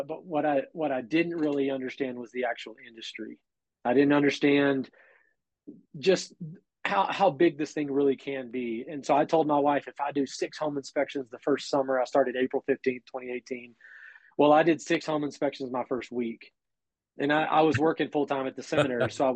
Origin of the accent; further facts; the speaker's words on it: Texas, United States; also born or lived in Central America; now in Wyoming, United States; From born and raised in Texas, started whenever I was in college doing ministry, ended up in Central America serving, and I did that for 7 years.